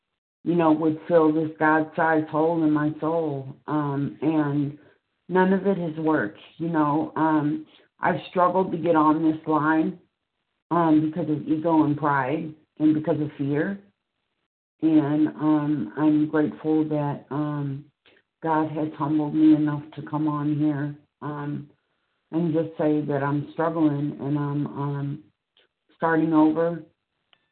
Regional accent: Missouri, United States; I am from Missouri

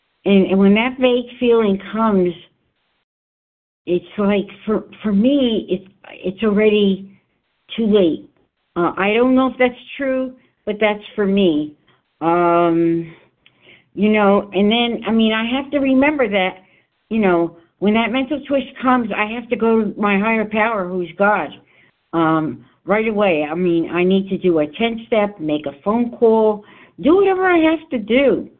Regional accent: New Jersey, United States; I'm from New Jersey.

